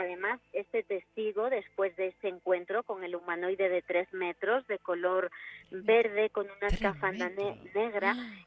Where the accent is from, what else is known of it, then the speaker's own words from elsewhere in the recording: Extremadura, Spain; yo nací en Extremadura, he pasado allí prácticamente toda mi vida